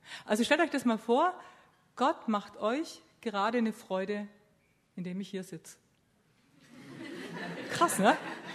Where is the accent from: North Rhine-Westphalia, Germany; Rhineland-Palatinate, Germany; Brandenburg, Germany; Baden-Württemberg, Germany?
Baden-Württemberg, Germany; ich bin gelandet in der schwäbischen Welt, in der Ostalb. Da sagt man den Leuten nach, sie sind rau, aber herzlich. Und so ist es, bin mit drei Brüdern aufgewachsen, da komme ich her